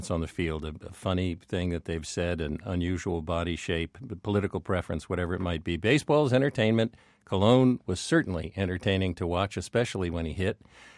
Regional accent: New York, United States; Well, of course, I grew up in the New York area rooting for the New York Giants before they moved to San Francisco.

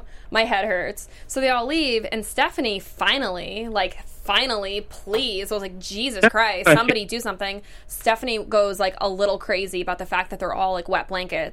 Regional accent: Massachusetts, United States; I'm from Massachusetts, and I'm still like that.

